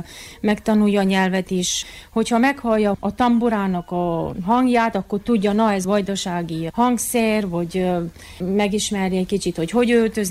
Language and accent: Hungarian; Transylvania, Romania; now in Australia; Eredetileg Erdélyből vagyok, és onnan kimentem Ausztráliába 20 évvel ezelőtt. Ott találkoztam a férjemmel, aki szerb származású.